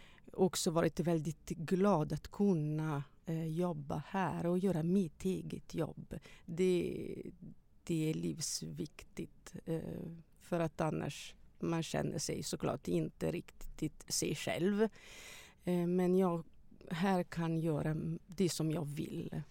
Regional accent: Italy; Swedish is a second language; now in Sweden; när jag säger att jag kommer från Italien, vad härligt Italien, men hur kunde du flytta hit till det tråkiga Sverige

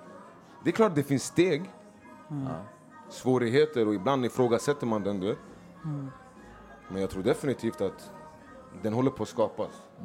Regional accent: Stockholm, Stockholm County, Sweden; jag flyttade ju från Husby med familjen till Gärdet när jag typ var 7-8.

